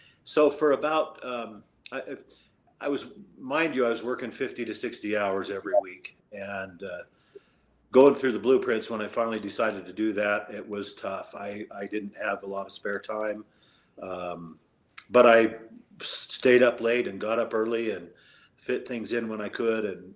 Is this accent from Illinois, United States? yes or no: no; Utah, United States; So I grew up here in Utah, number six in a family of 17 children.